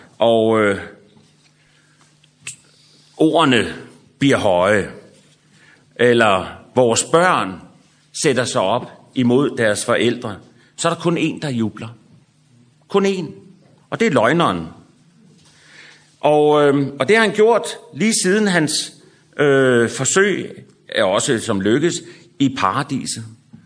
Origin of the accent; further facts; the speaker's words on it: Copenhagen, Capital Region of Denmark, Denmark; Vi er københavner, vi punger ud med det samme, ikke?